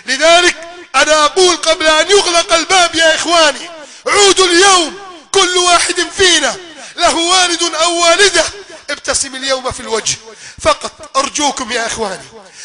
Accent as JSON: {"language": "Arabic", "country": "Egypt"}